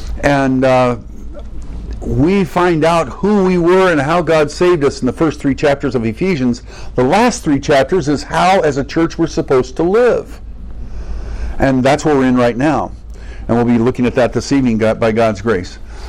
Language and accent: English; California, United States; sorry, I'm from California.